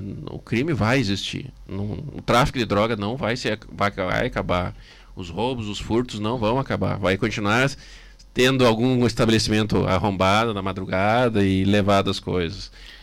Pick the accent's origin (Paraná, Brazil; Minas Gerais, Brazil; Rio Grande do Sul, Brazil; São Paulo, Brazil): Rio Grande do Sul, Brazil; Passo Fundo; Eu sou morador de Passo Fundo, sou natural de Passo Fundo e considero a minha cidade segura.